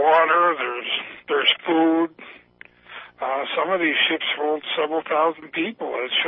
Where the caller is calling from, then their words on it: Vermont, United States; I'm calling from Vermont.